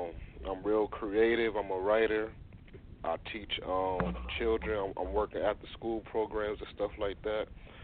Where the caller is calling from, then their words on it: New Haven, Connecticut, United States; I'm calling from out Connecticut, New Haven, Connecticut.